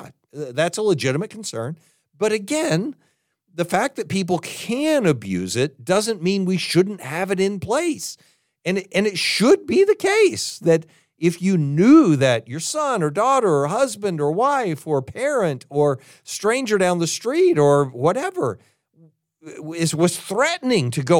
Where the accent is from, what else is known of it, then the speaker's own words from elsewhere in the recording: Texas, United States; I've had guns given to me my entire life because I grew up in Texas